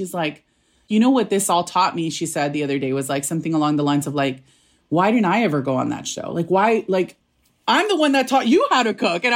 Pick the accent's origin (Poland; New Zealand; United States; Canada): United States; National City, California; I grew up in National City.